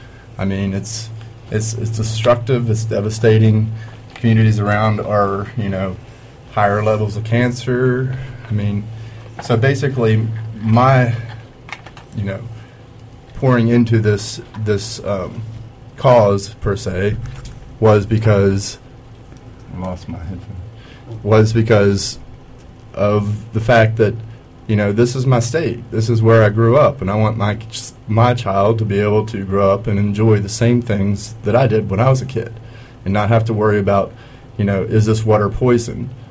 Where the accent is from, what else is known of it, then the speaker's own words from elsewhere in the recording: West Virginia, United States; So, I grew up in West Virginia, going fishing, going to the mountains and hiking, camping, enjoying the state